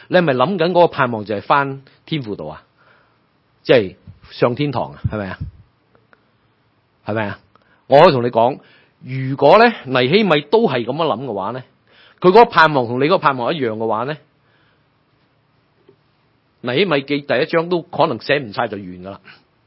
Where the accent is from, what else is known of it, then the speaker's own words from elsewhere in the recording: China; 我哋中國人更加有一個行先死先嘅角度